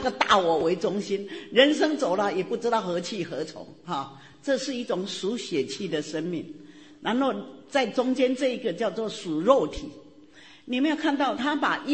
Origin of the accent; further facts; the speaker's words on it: Taiwan; moved away as an adult; now in United States; 我32岁从台湾移民到美国，我38岁才信了耶稣。